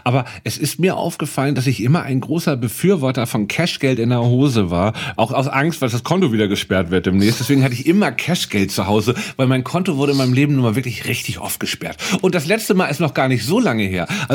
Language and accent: German; Hamburg, Germany; Weil das war meine Heimatstadt, das war die ausverkaufte Sporthalle.